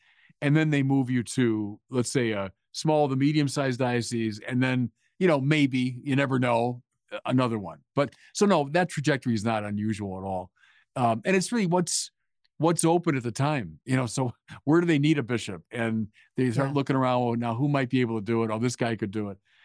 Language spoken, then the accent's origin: English; Chicago, Illinois, United States; I'm from Chicago originally. So coming here was, you know, like coming home. I was back to the Midwest.